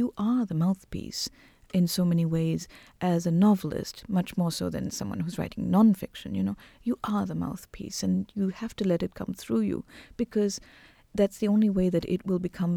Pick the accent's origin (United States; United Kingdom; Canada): Canada; Montreal, Quebec; born there; You know, I was born in Montreal.